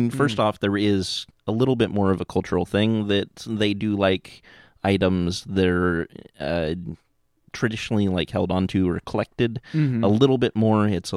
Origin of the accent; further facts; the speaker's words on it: United States; Well, I mean, it's because we're so American, we just can't think outside of our own box, right?